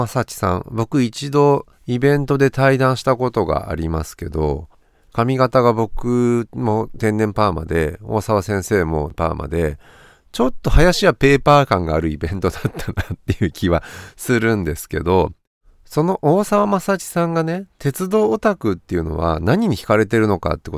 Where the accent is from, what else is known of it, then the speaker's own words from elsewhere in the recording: Kanazawa, Ishikawa, Japan; 僕金沢出身なので、能登と金沢の距離感みたいなものって肌感覚としてわかるんですけど